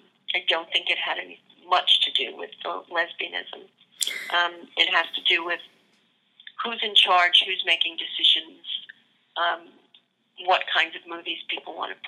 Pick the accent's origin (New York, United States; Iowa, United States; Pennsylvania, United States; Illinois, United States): New York, United States; I grew up in New York, and my grandma lived in a tenement apartment on the Lower East Side.